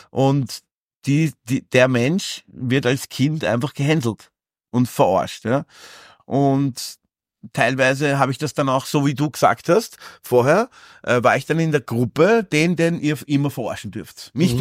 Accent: Vienna, Austria; ich komme aus Favoriten und in Favoriten war ich quasi der Mogli, aufgewachsen unter anderen, die nicht ausschauen wie ich. Das heißt, ich war die Minderheit in meinem Bezirk

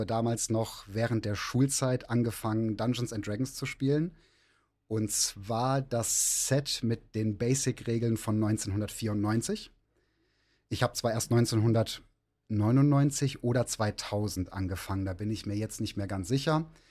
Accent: Rhineland, Germany; ich bin 40 Jahre alt, ich komme aus dem Rheinland

